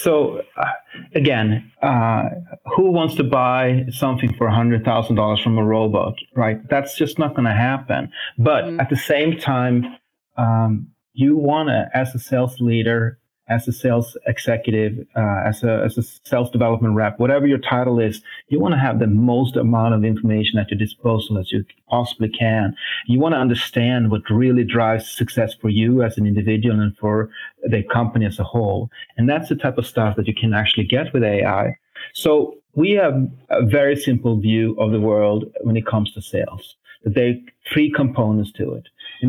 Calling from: Barcelona, Catalonia, Spain; I'm calling today from Barcelona, where we have our R&D center.

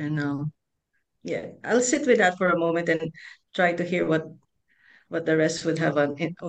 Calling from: Wellington, New Zealand; I'm joining in from Wellington.

